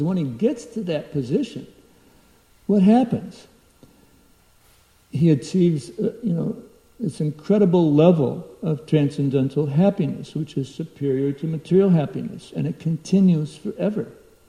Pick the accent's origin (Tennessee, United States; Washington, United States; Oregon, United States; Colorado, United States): Tennessee, United States; Nashville; And I'd say, "Well, I'm from Nashville."